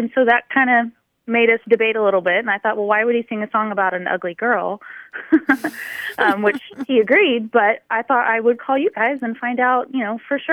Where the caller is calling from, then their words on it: Plano, Texas, United States; I'm calling from Plano, Texas.